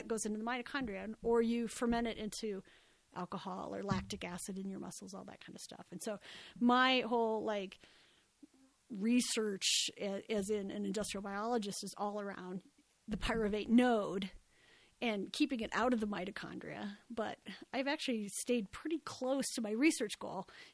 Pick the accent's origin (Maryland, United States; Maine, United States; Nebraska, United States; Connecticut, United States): Nebraska, United States; Omaha; So I grew up in Nebraska, in Omaha. And so I went to Burke High School in Omaha.